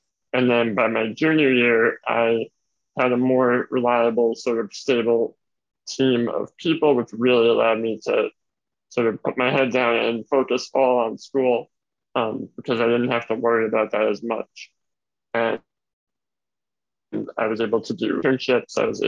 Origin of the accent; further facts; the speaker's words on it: New York, United States; So I've always been in New York. I grew up in Long Island, out in Suffolk County, out east.